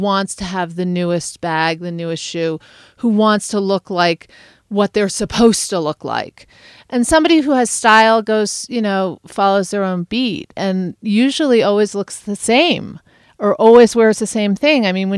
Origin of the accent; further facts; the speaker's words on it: East Coast, United States; I mean, I come from the East Coast, so I'm not used to it.